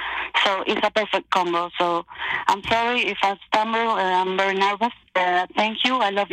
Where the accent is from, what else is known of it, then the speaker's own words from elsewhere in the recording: Argentina; I'm from Argentina.